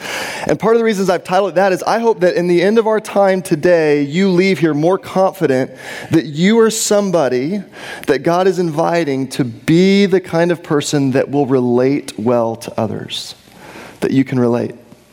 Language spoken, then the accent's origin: English; Texas, United States; I was born and raised in Texas.